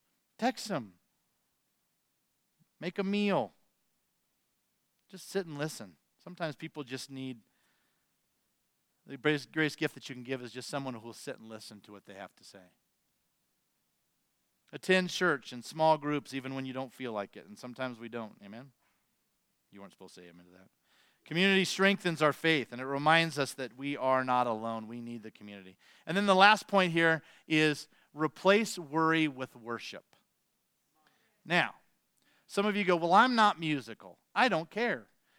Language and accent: English; Des Moines, Iowa, United States; My mom, I grew up in the Wesleyan Church back in Des Moines, Iowa.